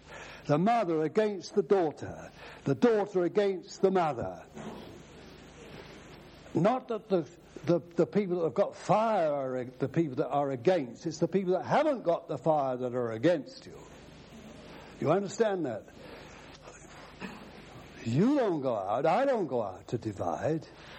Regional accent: London, United Kingdom; born there; I was born in the East End of London.

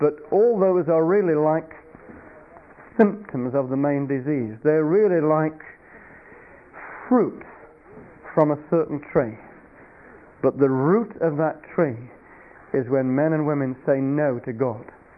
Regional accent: England, United Kingdom; I apologize as an Englishman to the Scots who are here for our persecution of you in past times

